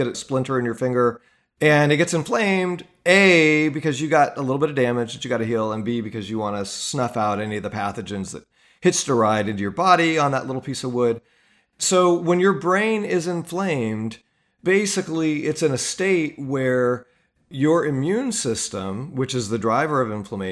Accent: United States; You know, as an American, it's often embarrassing and alarming to think of cultural hegemony

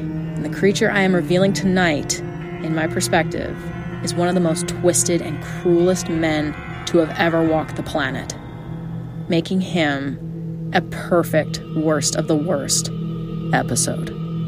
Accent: Canada; I'm Canadian, born and raised.

